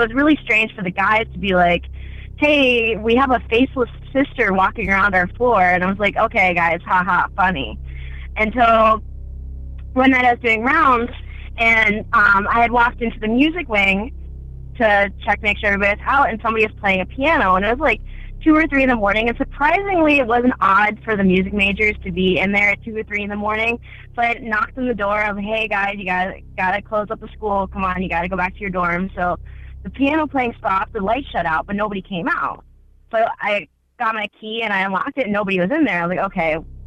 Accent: Pennsylvania, United States

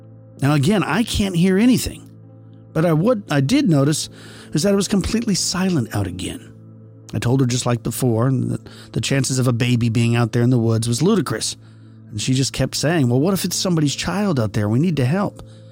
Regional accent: Oregon, United States; now in Las Vegas, United States; Me growing up in Oregon, I love the rain. And for the past 10 years, we lived in Vegas

